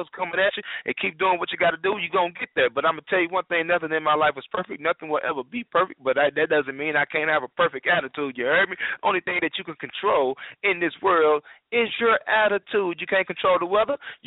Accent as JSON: {"language": "English", "region": "Oklahoma", "country": "United States", "said": "Ooh, I'm originally from Oklahoma, so I know all about them tornadoes."}